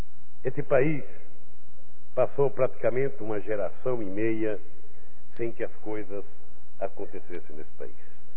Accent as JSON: {"language": "Portuguese", "country": "Brazil", "said": "Mas eu saio daqui realizado como homem, como brasileiro e como presidente da República."}